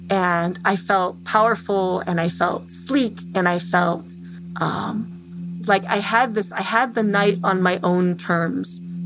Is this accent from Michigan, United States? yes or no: yes; Temperance, Michigan, United States; I'm from Temperance, Michigan.